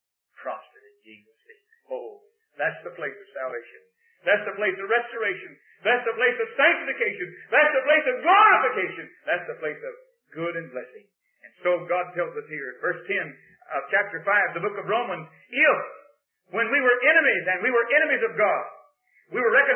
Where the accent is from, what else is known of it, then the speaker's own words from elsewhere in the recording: Texas, United States; But I was born down in Texas. Couldn't help it. I just born out there in the Red River Valley and didn't have any vote on that.